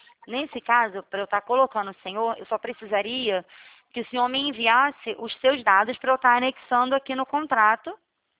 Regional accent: Rio de Janeiro, Brazil; eu não entendo muito a gíria, assim, de paulista, sou carioca.

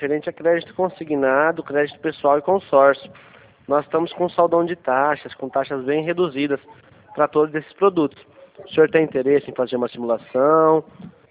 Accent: Santa Bárbara d'Oeste, São Paulo, Brazil; sou do interior de São Paulo, de Santa Bárbara.

